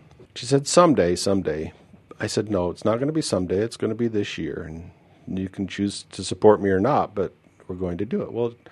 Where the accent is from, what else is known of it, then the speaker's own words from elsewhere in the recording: Logan, United States; I had two very close friends growing up in Logan.